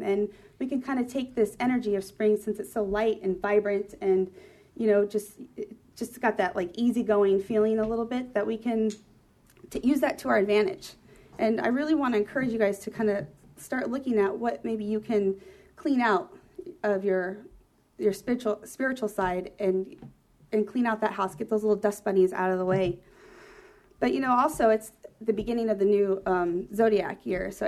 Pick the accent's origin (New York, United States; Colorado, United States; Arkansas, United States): Colorado, United States; one of my favorite memories of spring is I grew up in Colorado.